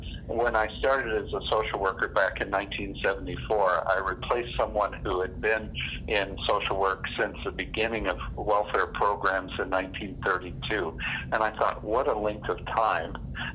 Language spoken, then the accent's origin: English; Osceola, Iowa, United States; Well, these are my roots. I was born in Osceola. My mother still has farmland there, and I am a graduate of Winterset High School and Graceland College in Lamoni. So rural Iowa is something that's very dear and near to me.